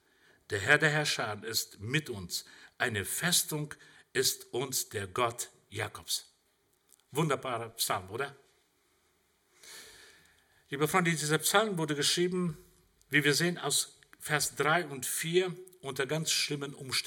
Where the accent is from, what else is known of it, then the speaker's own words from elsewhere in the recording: Germany; also born or lived in Central Asia; Ich bin auch Deutscher, aber ich bin in Zentralasien nur auf die Welt gekommen, aber als Deutscher.